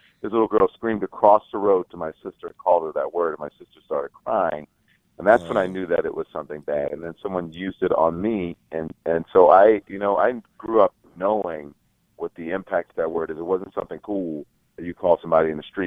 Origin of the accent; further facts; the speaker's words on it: the South, United States; Listen, I grew up in the South where people would call you that and they meant it.